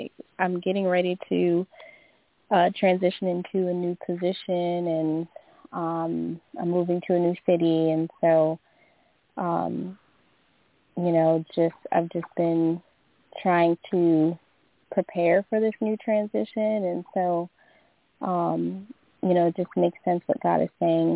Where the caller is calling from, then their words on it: Louisiana, United States; Good evening. … from Louisiana.